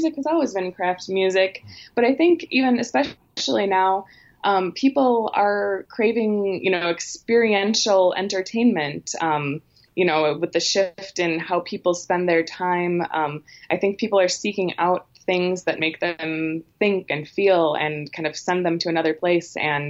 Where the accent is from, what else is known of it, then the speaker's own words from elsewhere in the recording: La Crosse, Wisconsin, United States; I grew up in La Crosse, so I love seeing music there.